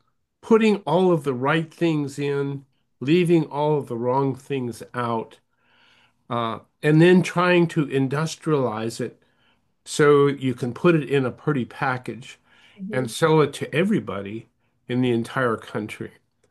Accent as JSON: {"language": "English", "region": "Montana", "country": "United States", "tie": "born or raised there", "said": "But I was raised in Montana on hard red winter wheat, which is the good stuff."}